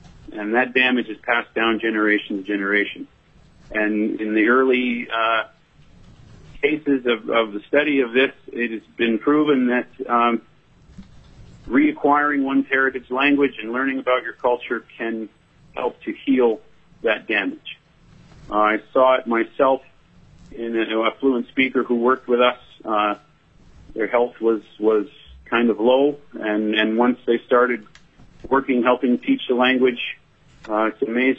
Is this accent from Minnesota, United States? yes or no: no; Metlakatla, Alaska, United States; I'm from the Wolf Clan of Metlakatla, Alaska.